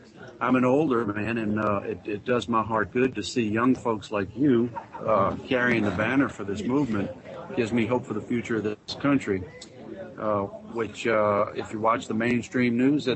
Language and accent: English; New Orleans, Louisiana, United States; from New Orleans.